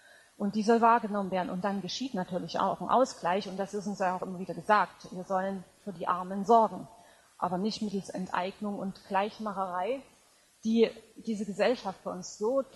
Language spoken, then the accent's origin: German; Dresden, Saxony, Germany; Und ich stamme aus Dresden.